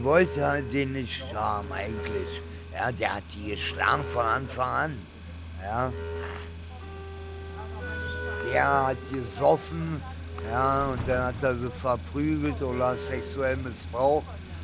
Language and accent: German; Germany; also born or lived in Italy; Ich bin in Italien geboren, sagen wir mal so.